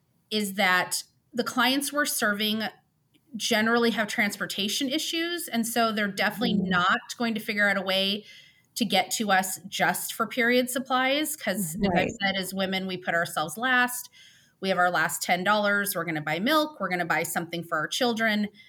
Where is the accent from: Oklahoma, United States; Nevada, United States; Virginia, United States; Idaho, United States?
Nevada, United States; Las Vegas; I grew up here in Las Vegas